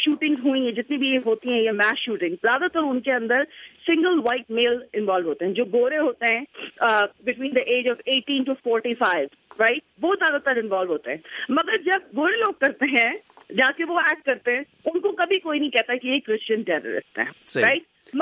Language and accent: Urdu; Pakistan; میں جی پاکستان سے ہیں.